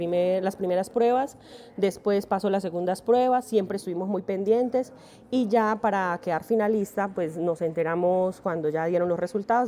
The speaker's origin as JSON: {"language": "Spanish", "town": "Tame", "region": "Arauca", "country": "Colombia", "tie": "born or raised there", "said": "Yo soy tameña nata"}